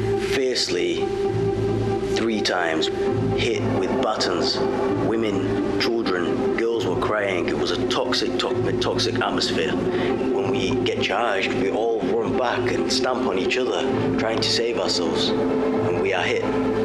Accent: England, United Kingdom; I am Iraqi. I am a British. I'm English and I'm British.

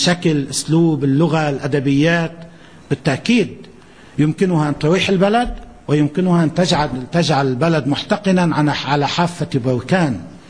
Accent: Beirut, Beirut Governorate, Lebanon; ولكن ونحن من أهل بيروت أنا اليوم أقول تحية وألف تحية لبيروت العاصمة

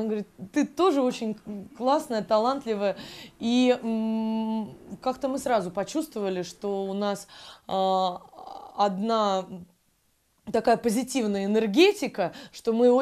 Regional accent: Saint Petersburg, Russia; now in Moscow, Russia; Поскольку я приехала из Санкт-Петербурга, и мне негде здесь было жить

